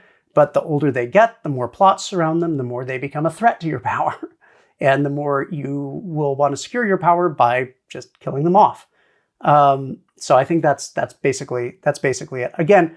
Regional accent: Kaneohe, Hawaii, United States; I'm from Kaneohe, Hawaii, and the Valley of the Temples, which is the cemetery nearby there

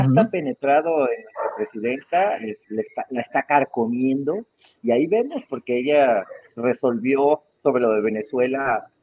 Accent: Mexico; a nosotros como mexicanos, este tipo de personajes pues ya no nos sorprende

